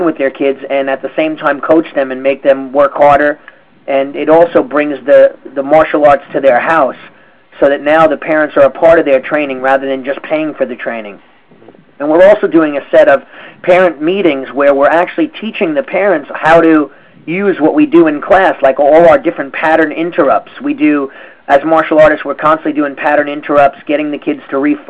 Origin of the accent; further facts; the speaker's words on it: New York, United States; I'm from Long Island, New York. I own Long Island Ninjutsu Centers.